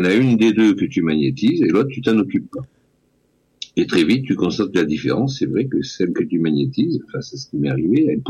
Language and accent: French; Toulouse, Occitanie, France; now in Rouen, France; Je suis basé à Rouen, en Normandie, mais je ne suis pas de Rouen, je suis originaire de Toulouse. Ma naissance, mon pays, c'est Toulouse, mais ça fait 40 ans que je vis à Rouen.